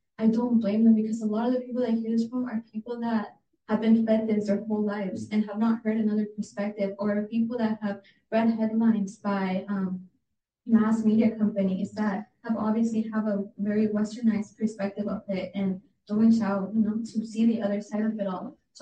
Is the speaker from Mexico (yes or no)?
yes; Mexico; now in United States; I grew up in Mexico, so I only saw Mexicans, and I very much resonated with that half of me. But when I came to America, I realized how diverse everything was.